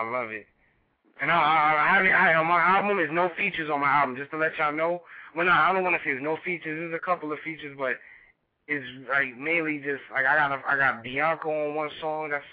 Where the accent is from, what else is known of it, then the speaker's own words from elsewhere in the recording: New York City, New York, United States; I'm in New York, my hometown.